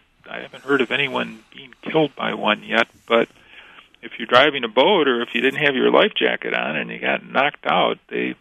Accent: Detroit, Michigan, United States; I know I grew up in the Detroit area, and people had carp for Christmas dinner.

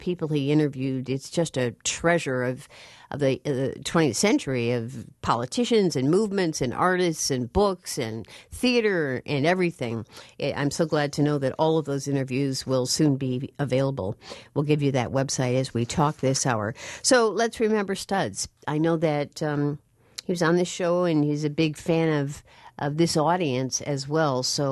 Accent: Des Plaines, Illinois, United States; after growing up in Hyde Park for a while in Des Plaines, I was a child of the Chicago suburbs about that time as well

